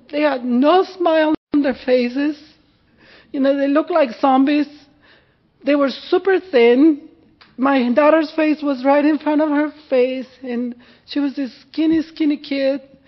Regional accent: Mexico; English is a second language; And here I am from Mexico. I can't speak English.

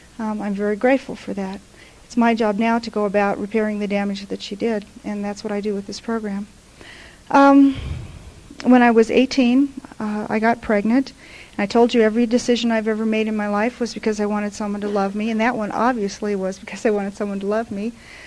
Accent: Nebraska, United States; moved away as an adult; now in Colorado, United States; I packed up the kid, packed up the car, and we came out to Colorado. I grew up in Nebraska.

